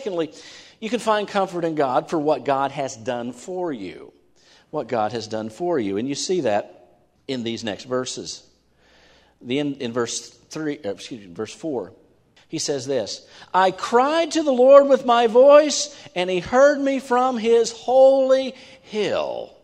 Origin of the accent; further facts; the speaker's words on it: West Virginia, United States; born there; Now, I was born in West Virginia. I live in West Virginia. I love West Virginia.